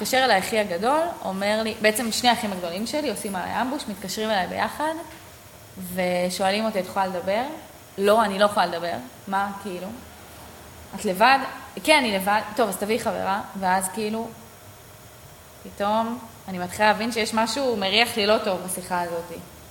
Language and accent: Hebrew; Sarigim, Jerusalem District, Israel; לוקחת אתכם איתי לסריגים, יישוב קטן בעמק האלה שבו נולדתי וגדלתי